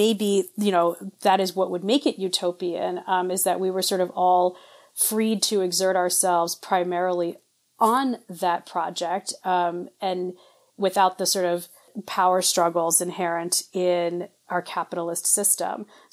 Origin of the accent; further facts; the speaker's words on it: Cleveland, Ohio, United States; I grew up in Cleveland, Ohio.